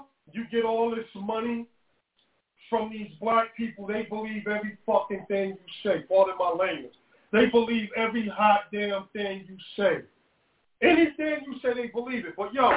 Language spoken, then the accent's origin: English; Brooklyn, New York, United States; I'm from Brooklyn.